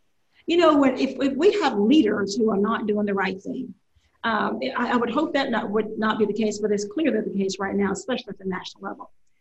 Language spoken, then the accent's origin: English; Willisville, Arkansas, United States; I often talk about growing up in Willisville in Nevada County in South Arkansas